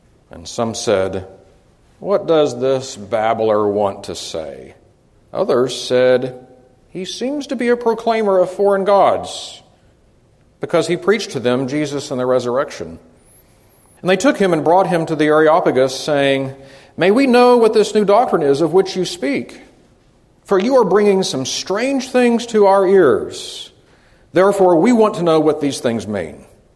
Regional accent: Texas, United States; moved away as an adult; And when I got off the train, for that young man born and raised in Texas, he might as well have been stepping off into a different country.

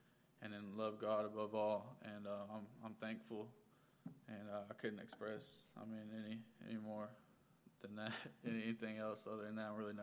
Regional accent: Conway, United States; I'm 21 years old. I was born and raised in Conway.

